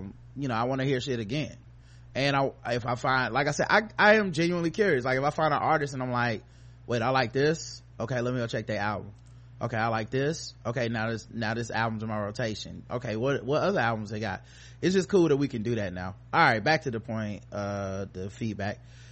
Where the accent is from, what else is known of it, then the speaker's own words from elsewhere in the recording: Brooklyn, New York, United States; I'm from Brooklyn, so it was really good.